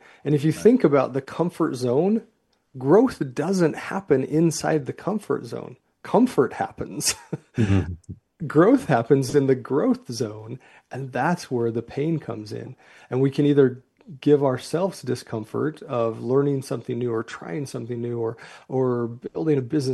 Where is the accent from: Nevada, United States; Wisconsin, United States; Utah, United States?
Utah, United States; because you grew up in New York City and I grew up in Utah, because we've had different life experiences.